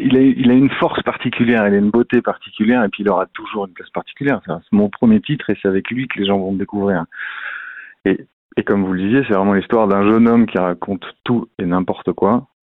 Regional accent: Nantes, Pays de la Loire, France; je suis nantais et 100% nantais.

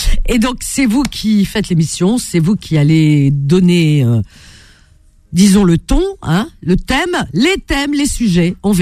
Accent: France; je suis française et aussi par le cœur marocaine, puisque maghrébine.

